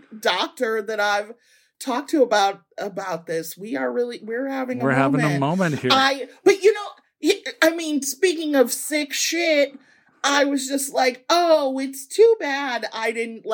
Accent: Chicago, Illinois, United States; now in Michigan, United States; I live in Michigan. I'm from Chicago

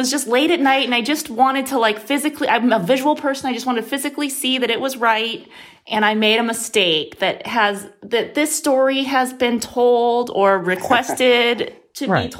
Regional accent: Midwest, United States; I grew up in the Midwest

